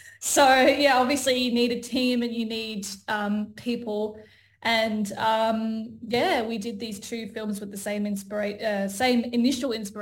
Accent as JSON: {"language": "English", "town": "Perth", "region": "Western Australia", "country": "Australia", "said": "And then, yeah, we found out we're both from Perth, which is such a coincidence."}